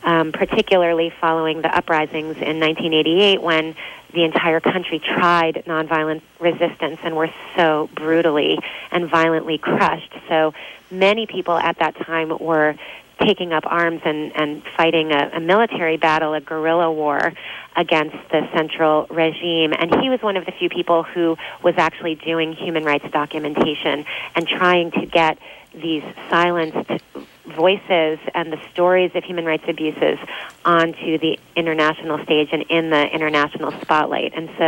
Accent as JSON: {"language": "English", "country": "United States", "said": "as an American human rights investigator, I needed people from Burma"}